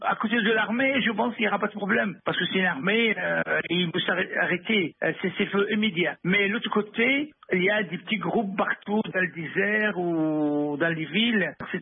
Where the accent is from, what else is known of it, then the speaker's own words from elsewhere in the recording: Benghazi, Libya; moi je suis à Albeïza, vous m'avez téléphoné, je suis à Albeïza actuellement. Mais je suis de Benghazi.